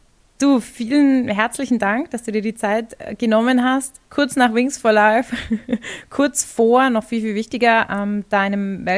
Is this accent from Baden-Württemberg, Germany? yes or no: no; Bavaria, Germany; so sagt man eh bei uns in Bayern